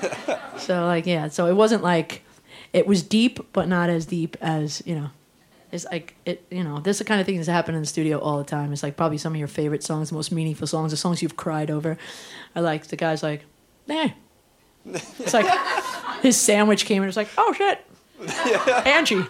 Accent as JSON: {"language": "English", "region": "New York", "country": "United States", "lives_now": "Los Angeles, United States", "said": "I'm from New York, and then I moved to L.A."}